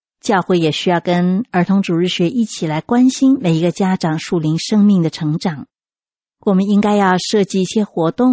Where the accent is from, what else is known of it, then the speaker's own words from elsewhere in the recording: China; 我们中国人不是说吗？3岁定终身。